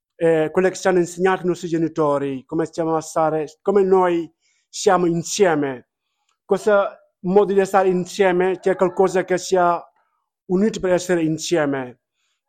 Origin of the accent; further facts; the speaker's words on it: Senegal; e vengo dal Senegal. Vivo qua da tanto